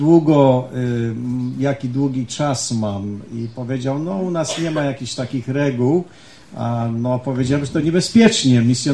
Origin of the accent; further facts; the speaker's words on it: Kętrzyn, Warmian-Masurian Voivodeship, Poland; born there; urodziłem się w Kętrzynie, tam już mogę powiedzieć ponad 60 lat temu. To było, to już dawno, w zeszłym milenium było to. I przeprowadziliśmy się z moją rodziną, znaczy z mamą i tatą i siostrą do Kanady.